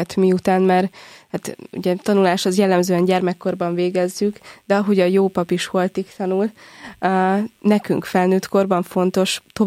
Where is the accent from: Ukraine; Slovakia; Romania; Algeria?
Ukraine; Zakarpattia Oblast; Én Kárpátalján születtem, és ott végeztem a tanulmányaimat is. Egy 1000 fős kisfaluban kezdtem az általános iskolát